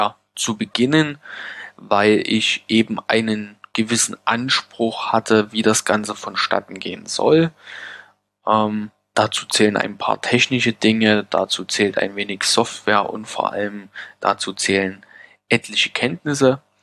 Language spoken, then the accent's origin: German; Saxony, Germany; moved away as an adult; now in Heilbronn, Germany; Ich bin 27 Jahre alt, bin gebürtig aus dem Vogtland, habe dort mit kurzer Unterbrechung bis 2010 gelebt und lebe seit 2010 berufsbedingt in der wunderschönen Kätschenstadt Heilbronn.